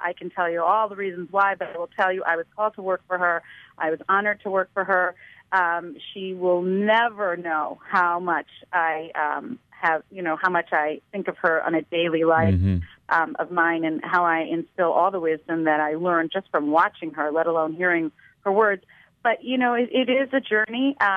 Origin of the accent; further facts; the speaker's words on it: Canada; We're from Canada, I will tell you that.